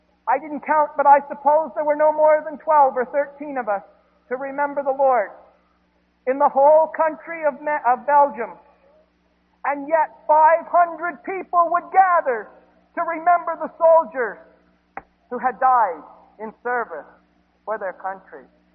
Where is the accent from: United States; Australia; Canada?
Canada; being a Canadian